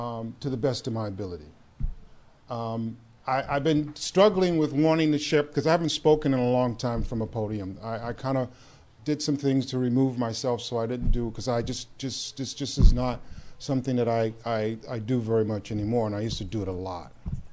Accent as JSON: {"language": "English", "town": "San Francisco", "region": "California", "country": "United States", "tie": "born or raised there", "said": "us to California, to San Francisco, to raise as their children, because that's the way it was. And I grew up being versed in the King James Version."}